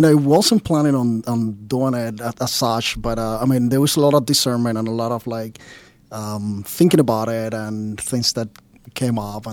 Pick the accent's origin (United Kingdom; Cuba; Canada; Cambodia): Cuba; English is a second language; moved away as an adult; now in United States; Well, so I was born in Cuba, came over to the States when I was 25.